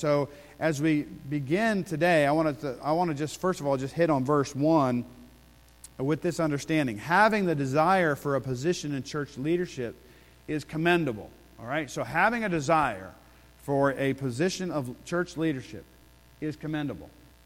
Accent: United States; because I was native born, right? I'm an American citizen.

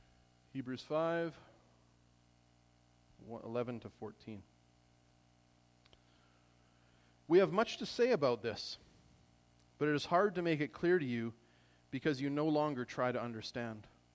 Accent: Alberta, Canada; I grew up just outside of Edmonton.

